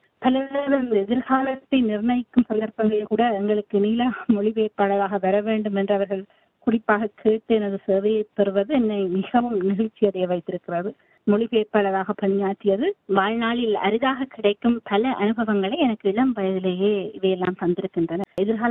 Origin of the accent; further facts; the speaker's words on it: Sri Lanka; நான் இலங்கை தமிழ் பின்னணியைச் சேர்ந்தவர். இலங்கையில் அந்த இறுதி போரில் சிக்கி அதன் வலிகளையும் படுக்களையும் சுமந்தவர்களில் என்னுடைய குடும்பமும் நானும் அடங்குவோம்.